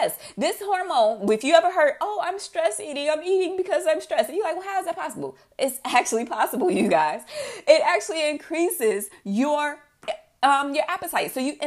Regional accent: Chicago, Illinois, United States; Y'all, I'm from Chicago, okay? My backyard is an alley.

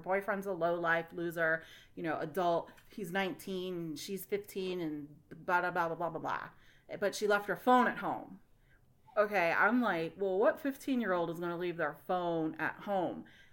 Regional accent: Virginia, United States; I'm from Virginia, so I might be made up, might not be.

